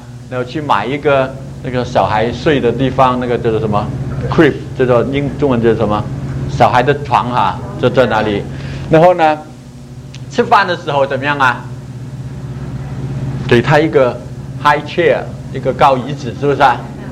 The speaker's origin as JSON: {"language": "Chinese", "country": "Hong Kong", "tie": "born or raised there", "also_born_or_lived": "Liuzhou / Guangzhou", "said": "我是广东人，我是广西柳州出生，逃难逃到广州，后来逃到香港，在香港长大。"}